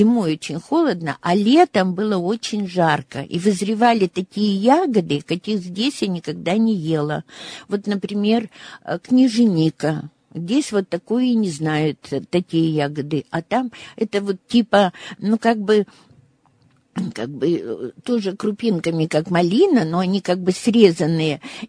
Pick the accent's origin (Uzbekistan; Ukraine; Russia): Russia; Magadan Oblast; мы когда ехали из Магадана в свой поселок, 80 километров, остановился автобус